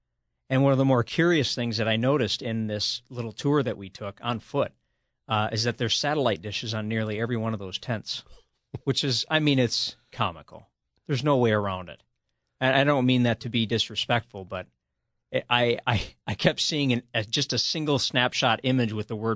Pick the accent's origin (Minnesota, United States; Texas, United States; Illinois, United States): Minnesota, United States; You know, I'm from Minnesota.